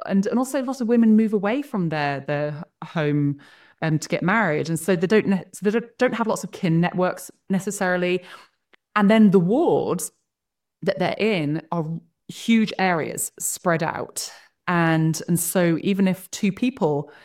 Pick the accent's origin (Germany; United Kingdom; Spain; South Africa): United Kingdom; England; now in Rexburg, United States; I grew up in England, but I live in Rexburg, Idaho now, which is every single neighbor on my block's a member.